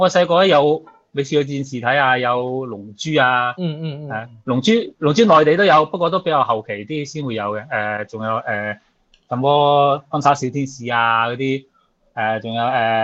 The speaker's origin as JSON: {"language": "Cantonese", "town": "Xinhui", "region": "Guangdong", "country": "China", "second_language": "Cantonese", "said": "因为我乡下。讲咧唔系讲广东话嘅，我哋讲咧系我哋系讲新会话嘅"}